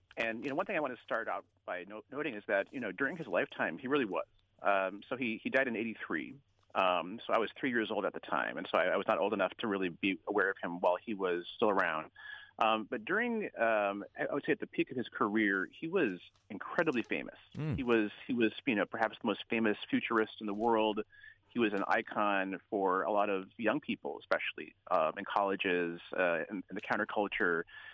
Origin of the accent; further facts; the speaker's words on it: California, United States; But I grew up in the Bay Area, and when I was younger, you know, Fuller was still, at least to me, a presence.